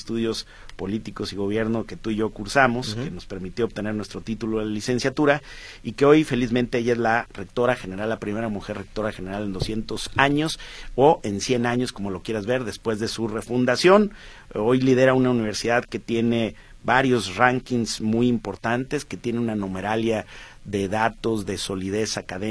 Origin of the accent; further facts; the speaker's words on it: Jalisco, Mexico; yo soy del sur de Jalisco, no soy nacido en Guadalajara, y a mí todavía fue de las últimas generaciones que nos tocó emigrar a la capital del estado para poder seguir estudiando